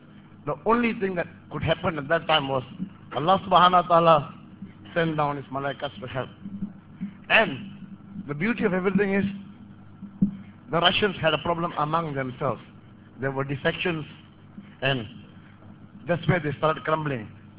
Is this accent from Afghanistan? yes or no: yes; Afghanistan; now in Malaysia; I originate from Afghanistan, but I'm a Malaysian.